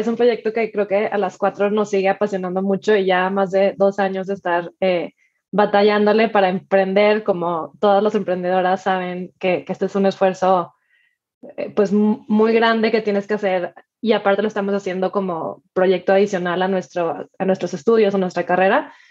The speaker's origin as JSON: {"language": "Spanish", "town": "Monterrey", "region": "Nuevo León", "country": "Mexico", "tie": "born or raised there", "moved": "as an adult", "lives_now": "Mexico City, Mexico", "said": "creo que conforme nos fuimos saliendo de Monterrey, yo me terminé la licenciatura en la Ciudad de México y me quedé aquí mucho tiempo"}